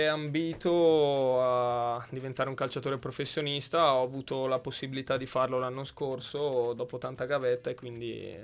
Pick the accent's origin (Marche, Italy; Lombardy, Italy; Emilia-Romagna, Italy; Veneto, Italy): Lombardy, Italy; Bergamo; però essendo bergamasco